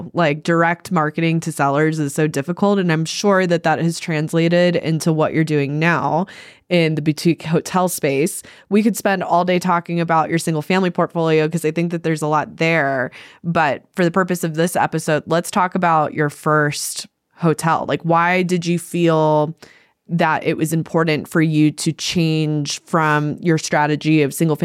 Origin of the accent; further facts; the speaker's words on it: Florida, United States; I'm from Florida, so, and I was living in Denver at the time, and I went back to Florida